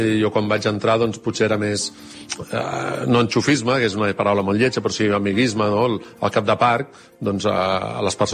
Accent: Barcelona, Catalonia, Spain; Jo recordo, jo vivia a Barcelona, jo soc de Barcelona

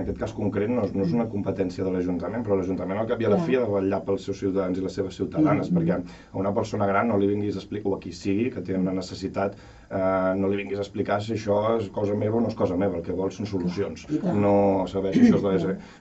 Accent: Sant Feliu de Codines, Catalonia, Spain; entre els quals s'inclouen les persones que som de Sant Feliu

